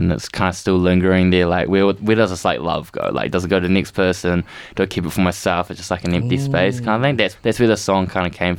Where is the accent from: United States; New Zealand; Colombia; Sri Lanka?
New Zealand; growing up in New Zealand, they like immigrated here